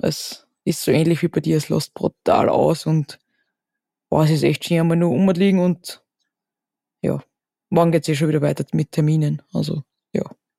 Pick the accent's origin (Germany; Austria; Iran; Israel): Austria; Ja, weil es bei uns in Österreich regnet.